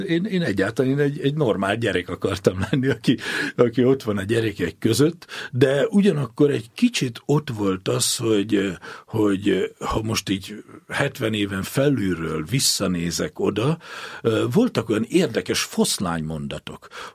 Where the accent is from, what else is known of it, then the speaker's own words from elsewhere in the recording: Kissomlyó, Vas, Hungary; born there; Talán onnan kezdeném, hogy én 1953. július 30-án születtem. Ezt úgy is szeretném mondani, hogy nem akárhol, mert Kissomjón, a Kemenes alján.